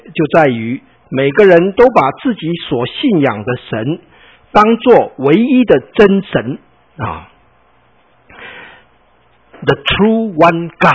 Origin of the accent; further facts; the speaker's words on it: Taiwan; 我说："不是，我从台湾来。"